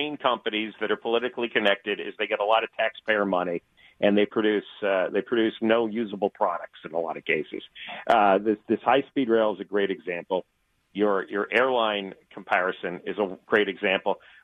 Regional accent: New Jersey, United States; No, I grew up in New Jersey

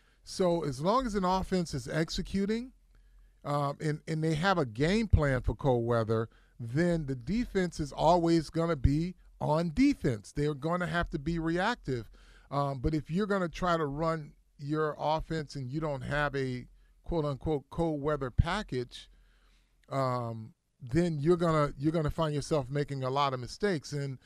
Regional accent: Michigan, United States; The wind chill was a little something different, and I grew up in Michigan.

